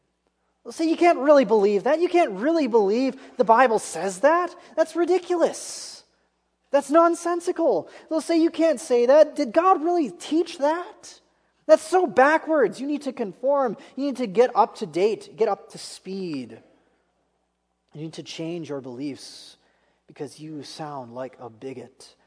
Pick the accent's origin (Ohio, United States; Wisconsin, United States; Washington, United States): Wisconsin, United States; I grew up in Wisconsin. You have to remember one thing about Wisconsin. It's the dairy state, okay?